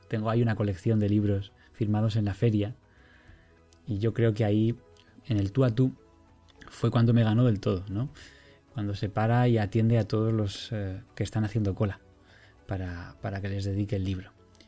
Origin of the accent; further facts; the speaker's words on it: Madrid, Community of Madrid, Spain; Yo tengo una parte de mi biografía unida a este parque, como muchos madrileños.